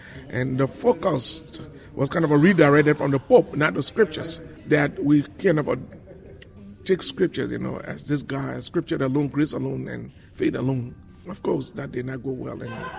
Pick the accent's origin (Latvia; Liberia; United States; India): Liberia; I come from Liberia.